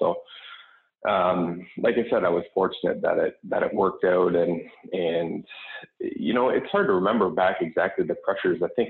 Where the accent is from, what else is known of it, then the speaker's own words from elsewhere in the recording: Canada; Growing up in Canada, it was, you know, the hockey mecca, and everyone was looking for the fast road.